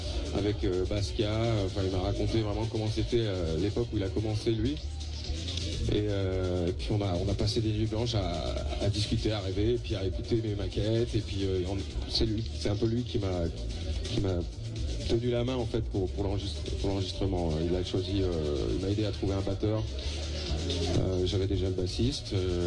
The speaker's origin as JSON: {"language": "French", "town": "Nice", "region": "Provence-Alpes-Côte d'Azur", "country": "France", "tie": "born there", "said": "pour faire ce concert niçois, donc ma ville natale"}